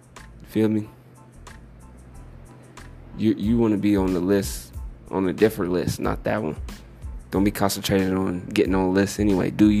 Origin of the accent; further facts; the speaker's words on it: Xenia, Ohio, United States; also born or lived in Dayton; A lot of people just assume I'm from Dayton. I'm from Xenia, Ohio. Born and raised. Of course, I was born in Dayton